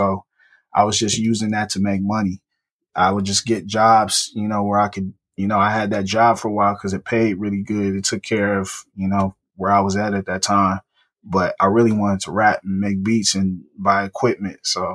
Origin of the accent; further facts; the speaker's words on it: Detroit, Michigan, United States; also born or lived in Ypsilanti; I grew up in Detroit. I grew up in Ypsy because my family's from Detroit.